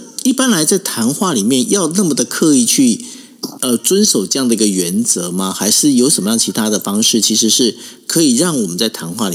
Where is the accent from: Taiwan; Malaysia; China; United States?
Taiwan; 我们台湾人其实有时候就是很讲究速度感